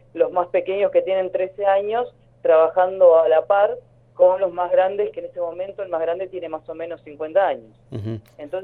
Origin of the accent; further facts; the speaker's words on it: Río Gallegos, Santa Cruz, Argentina; also born or lived in Córdoba; yo hace ya varios años me fui a Córdoba a estudiar y en mi regreso aquí a mi ciudad natal, a Río Gallegos, el año pasado